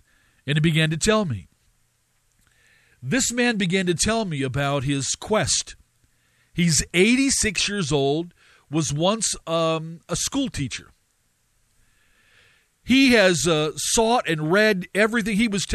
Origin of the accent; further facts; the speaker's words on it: California, United States; I'm looking at him as a Californian